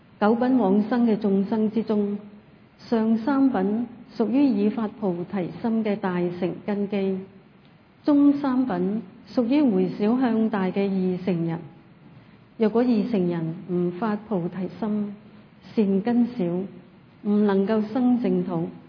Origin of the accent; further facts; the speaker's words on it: Hong Kong; 我们香港人印象最深刻的应该是几个月前的沙疫症